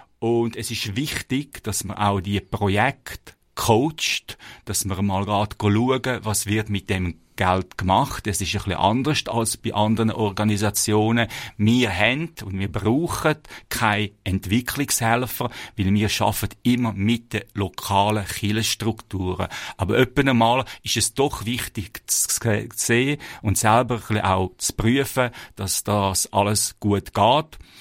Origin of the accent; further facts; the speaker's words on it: Switzerland; Bei uns in der Schweiz muss man ja lange suchen, bis man irgendwo einen ruhigen Ort findet.